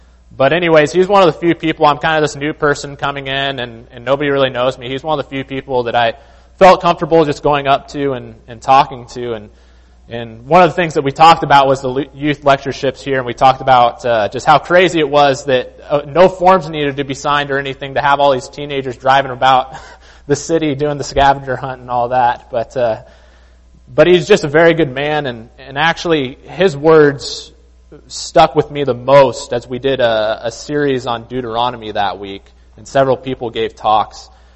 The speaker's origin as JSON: {"language": "English", "town": "Monroe", "region": "Washington", "country": "United States", "tie": "born or raised there", "also_born_or_lived": "California", "said": "I moved there from California, but before that I grew up, was born and raised in Monroe, Washington."}